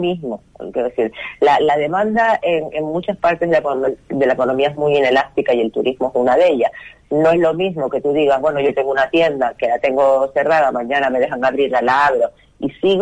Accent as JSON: {"language": "Spanish", "region": "Canary Islands", "country": "Spain", "said": "a nosotros, o sea, a los canarios solo se nos tiene en cuenta cuando nos necesita"}